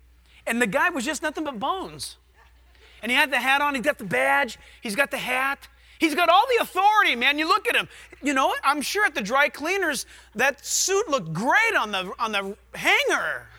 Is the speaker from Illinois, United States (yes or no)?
no; California, United States; I remember growing up in Orange County, and I remember in 1977 becoming a Christian.